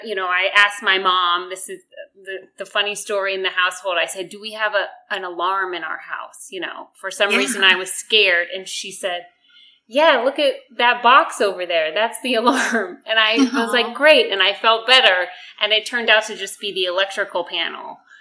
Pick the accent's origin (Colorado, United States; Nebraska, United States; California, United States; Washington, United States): California, United States; Los Angeles; You know, I grew up in the Valley in Los Angeles.